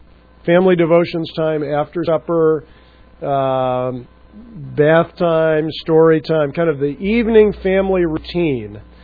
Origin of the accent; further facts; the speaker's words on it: Wheaton, Illinois, United States; I grew up in Wheaton, Illinois, where there's a lot of Christian ministry going on.